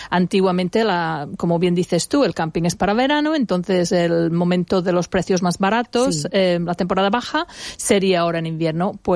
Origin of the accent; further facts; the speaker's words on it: Birmingham, West Midlands, United Kingdom; en mi pueblo, en Birmingham, en el centro de Inglaterra, hace un frío horroroso.